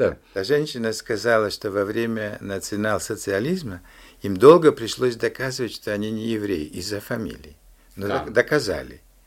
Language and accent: Russian; Kyrgyzstan; moved away; я из Киргизии приехал, там, например, ну, папа мусульманин, мама католичка.